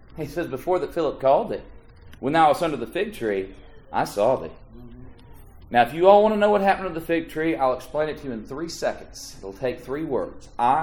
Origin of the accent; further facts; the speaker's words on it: Texas, United States; People in Georgia, when they find out we're from Texas, say, I don't like Texas.